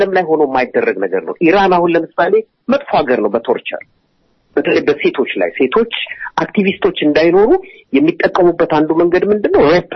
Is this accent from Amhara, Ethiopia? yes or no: no; Addis Ababa, Ethiopia; የትግራይ ልጅ ነን ትግራይን የሚለው ነገር ያላደኩበትም አዲስ አበባ ተወልጄ ነው ያደኩት